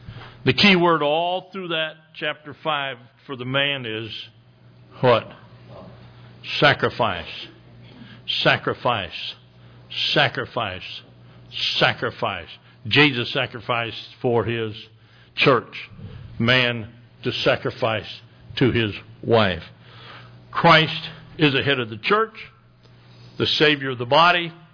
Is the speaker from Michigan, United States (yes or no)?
yes; Midland, Michigan, United States; I look at the ones in Midland, Michigan. I grew up in Midland.